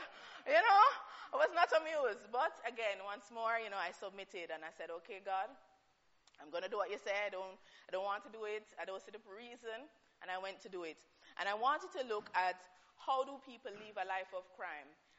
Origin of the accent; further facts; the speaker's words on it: Jamaica; moved away as an adult; now in United Kingdom; Well, I live in Jamaica, now I'm in the UK. Does that mean I'm British? Does it mean I know the way of life of the British? No, I know Jamaica life.